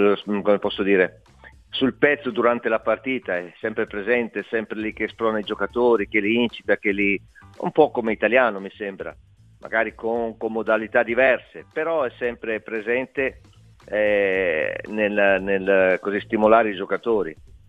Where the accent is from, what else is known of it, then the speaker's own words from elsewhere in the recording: Verona, Veneto, Italy; now in Genoa, Italy; Io vivo, sono di Verona, vado spesso a Verona pur vivendo a Genova